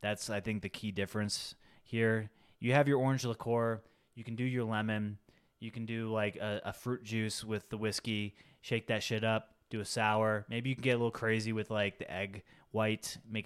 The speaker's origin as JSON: {"language": "English", "country": "United States", "said": "since like you're Venmoing me and I'm an American"}